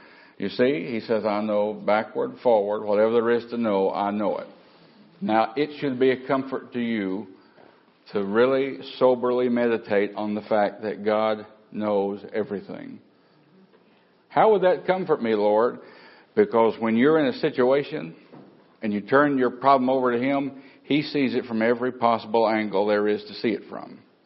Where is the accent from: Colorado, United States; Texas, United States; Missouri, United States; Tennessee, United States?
Tennessee, United States; Now, I come down from East Tennessee, you know, so, you know, way back in my ancestry